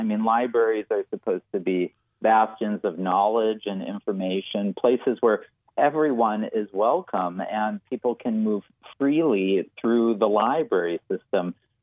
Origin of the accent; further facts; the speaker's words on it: Center, North Dakota, United States; also born or lived in Bismarck; Yeah, I grew up in Center and lived there until my sophomore year of high school when we moved to Bismarck.